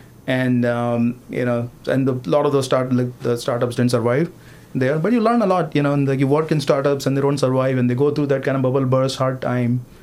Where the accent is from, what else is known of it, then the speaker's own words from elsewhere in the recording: India; born there; Yeah, I was born in India